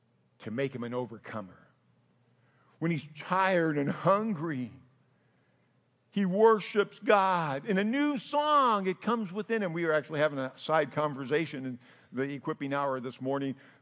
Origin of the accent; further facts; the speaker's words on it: San Jose, California, United States; But you know, I grew up in San Jose, California, and we had country, believe it or not, because we were from the country